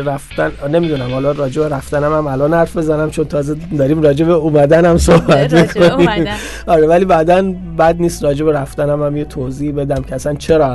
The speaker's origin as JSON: {"language": "Persian", "country": "Iran", "lives_now": "New Zealand", "said": "بعد ایشون متوجه شد من ایرانیم"}